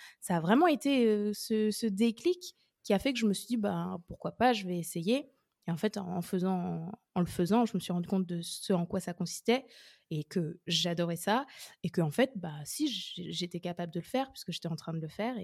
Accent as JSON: {"language": "French", "town": "Orléans", "region": "Centre-Val de Loire", "country": "France", "said": "je suis d'Orléans à la base et donc j'ai commencé par des classes préparatoires à Orléans."}